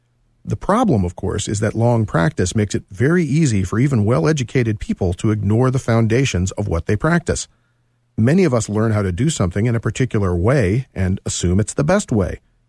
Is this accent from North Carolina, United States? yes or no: yes; North Carolina, United States; now in Virginia, United States; I grew up in North Carolina, where you can buy beer and wine at any grocery store or convenience store